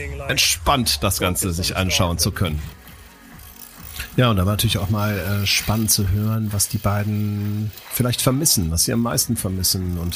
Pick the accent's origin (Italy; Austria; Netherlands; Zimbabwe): Netherlands; Für mich als Holländer wusste ich gar nicht, was ein Weltcup war überhaupt.